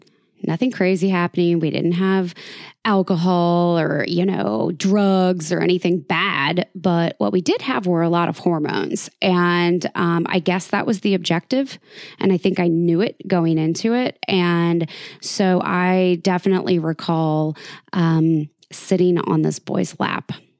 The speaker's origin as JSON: {"language": "English", "town": "Sedalia", "region": "Missouri", "country": "United States", "tie": "born or raised there", "said": "I had him come to my hometown of Sedalia without breaking up with my boyfriend first."}